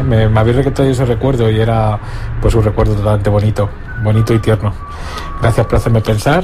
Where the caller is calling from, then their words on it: Madrid, Community of Madrid, Spain; de Madrid, siempre bloqueando recuerdos.